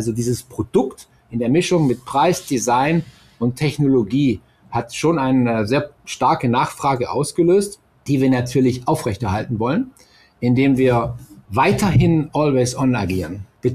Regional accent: Cologne, North Rhine-Westphalia, Germany; Ich komme ja aus Köln, da habe ich natürlich ein bisschen engeren Kontakt zu.

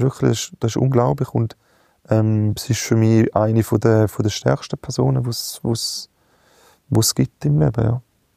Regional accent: Switzerland; als Schweizer

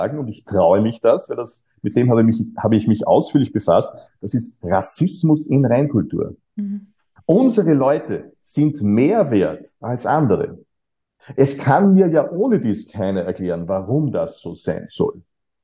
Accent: Austria; ich bin auf dem Land aufgewachsen, Grenze Niederösterreich, Oberösterreich in den 1970er Jahren.

